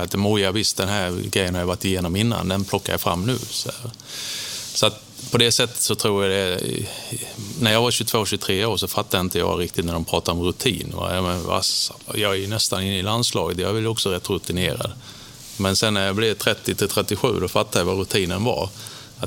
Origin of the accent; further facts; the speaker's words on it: Hässleholm, Skåne, Sweden; born there; Men jag föddes i Hässleholm. Med mycket släkt, både Hässleholm, Vinslöv, Kristianstad.